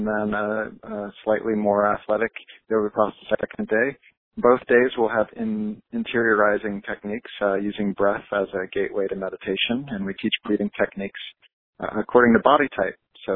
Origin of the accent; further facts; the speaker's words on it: United States; The simplest version, I'm 45. I'm an American. I have a French name. My father's from Louisiana, where they spoke French first and English second.